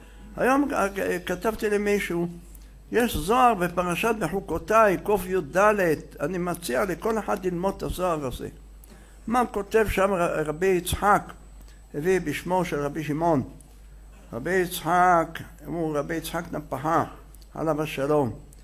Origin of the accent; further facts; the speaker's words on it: Jerusalem, Jerusalem District, Israel; לכן אנחנו כאן, בעיקר אנחנו ירושלמים, ולא רק ירושלמים, תושבי ארץ ישראל